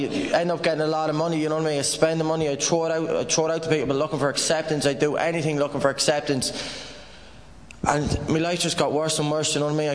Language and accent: English; Sligo, Connacht, Ireland; I grew up in Sligo. I grew up in the roughest part of Sligo, and growing up, I grew up with my mother and my 3 sisters and my father.